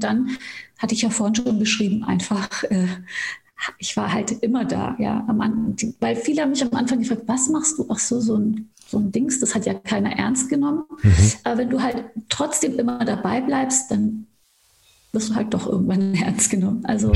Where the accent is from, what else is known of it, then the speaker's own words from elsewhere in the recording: Stuttgart, Baden-Württemberg, Germany; now in Berlin, Germany; ich war immer die Türkin, das Gastarbeiterkind, also gerade in Stuttgart und wo ich aufgewachsen bin, da ist ja alles auch nochmal ein bisschen ländlicher.